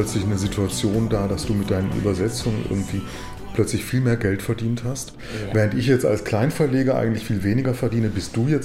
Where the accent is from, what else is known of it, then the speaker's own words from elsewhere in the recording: Baden-Württemberg, Germany; moved away as an adult; now in Berlin, Germany; Ich komme aus Baden, habe mal irgendwann Theologie studiert und bin in den 90ern nach Berlin gezogen.